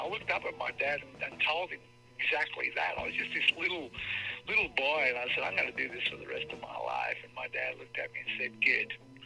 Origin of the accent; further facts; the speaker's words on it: Melbourne, Victoria, Australia; also born or lived in Tatura; I was raised in Melbourne, Australia, but I was actually born in this little country town called Tatura, but I was only 1 year old when my parents moved to the big city, to Melbourne.